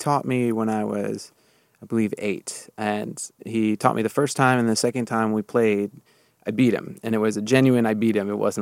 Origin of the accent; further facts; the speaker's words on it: Chardon, Ohio, United States; And I grew up in Chardon, Ohio.